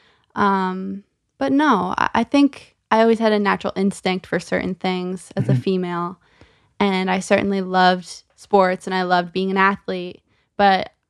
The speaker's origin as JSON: {"language": "English", "town": "Pequannock", "region": "New Jersey", "country": "United States", "tie": "born or raised there", "also_born_or_lived": "Ridgewood", "said": "I was not born in Pequannock. I think I was born in Ridgewood."}